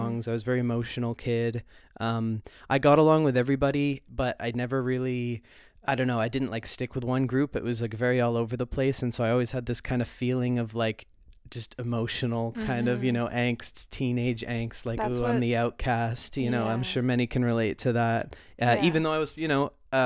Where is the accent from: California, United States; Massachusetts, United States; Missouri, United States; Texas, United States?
Massachusetts, United States; Yes, yeah, I grew up in Massachusetts.